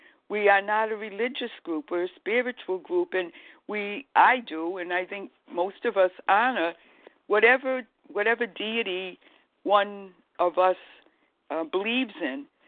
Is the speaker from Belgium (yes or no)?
no; Providence, Rhode Island, United States; I guess because I was born and brought up in Providence, Rhode Island, that word is very familiar to me and means a lot to me.